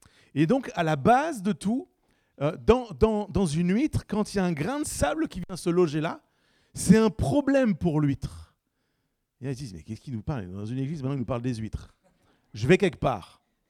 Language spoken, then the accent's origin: French; Bordeaux, Nouvelle-Aquitaine, France; je viens de Bordeaux à la base, donc je suis à fond sur les huîtres